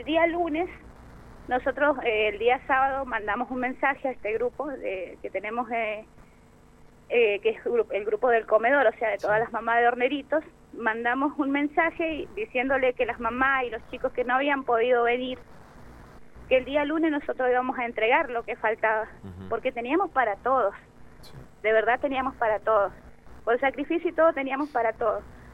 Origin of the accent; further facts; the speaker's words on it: Argentina; como todo argentino lo tenemos que sufrir para ver el triunfo